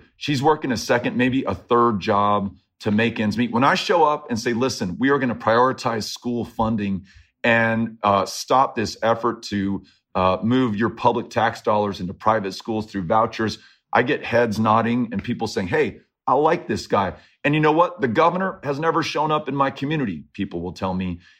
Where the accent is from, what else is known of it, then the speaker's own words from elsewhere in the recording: Texas, United States; who are just as human as I am, just as much a Texan as anyone else.